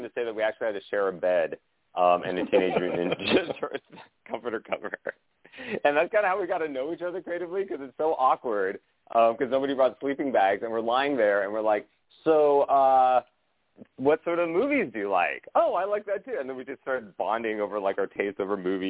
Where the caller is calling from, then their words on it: California, United States; Sunny Pittsburgh? I'm calling from sunny California.